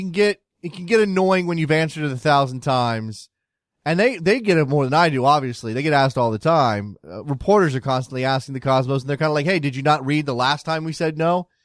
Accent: United States; As an American soccer fan, I will always have a debt to Paul Calderieri.

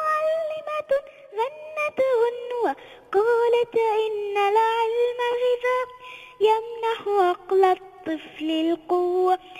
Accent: Sharjah, United Arab Emirates; من الشارقه.

